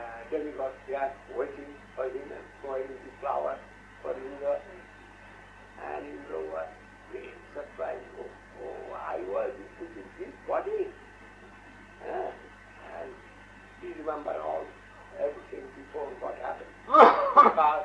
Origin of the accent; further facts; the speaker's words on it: India; when I am coming out from India, I am making some will.